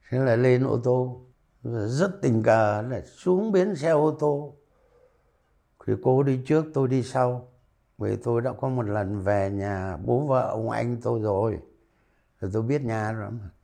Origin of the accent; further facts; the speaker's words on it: Tuyên Quang, Vietnam; quê tôi vẫn ở Tuyên Quang, nhà vẫn đang Tuyên Quang.